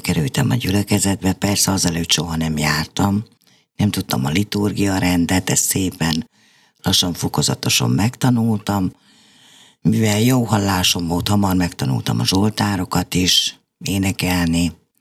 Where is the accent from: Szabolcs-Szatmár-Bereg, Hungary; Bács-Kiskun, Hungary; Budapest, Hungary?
Szabolcs-Szatmár-Bereg, Hungary; Tiszabecs; Fehérgyarmaton, az tőlünk egy 30 kilométerre található kisebb város, ott születtünk, de szüleink is ott éltek, tehát tős gyökeres tiszabecsiek vagyunk